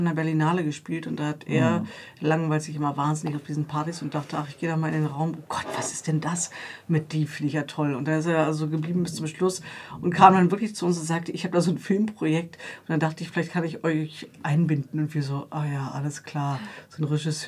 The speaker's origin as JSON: {"language": "German", "country": "Germany", "said": "auch als Deutsche so ein bisschen auch unsere Identität in unseren musikalischen Wurzeln gesucht haben."}